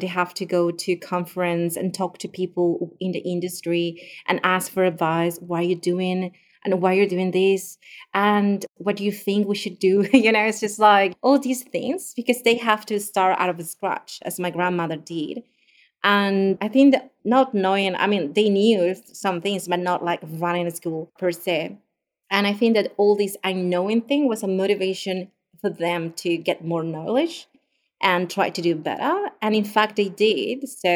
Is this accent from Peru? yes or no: yes; Peru; moved away as an adult; now in Australia; Yeah, well, I'm from Peru. My family also is from Peru. And I did almost all my studies back in Peru and my professional experience also there.